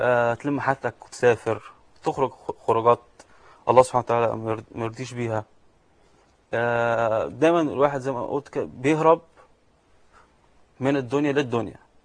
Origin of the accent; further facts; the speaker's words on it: Alexandria, Alexandria Governorate, Egypt; أنا كندي إيطالي الجنسية، متربي في اسكندرية.